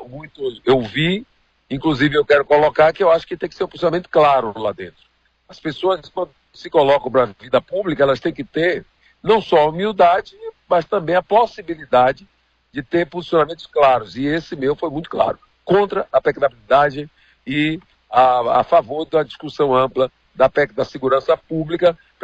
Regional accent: Salvador, Bahia, Brazil; eu sou de Salvador … foi prefeito de Salvador

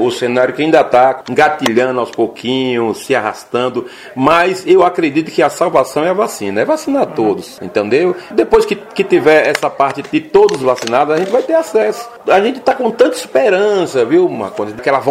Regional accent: Campo Formoso, Bahia, Brazil; representando a minha terra, Campo Formoso, e representando a Bahia e o Brasil, né?

